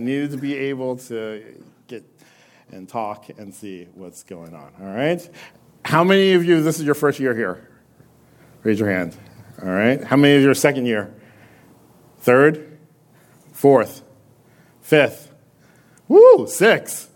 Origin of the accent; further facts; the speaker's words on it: Philadelphia, Pennsylvania, United States; I am from Philadelphia, a little church in Germantown.